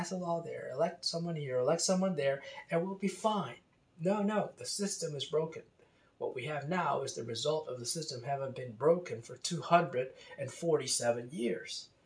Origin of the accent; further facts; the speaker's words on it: United States; Americans, and I say that as an American, Americans don't talk like this.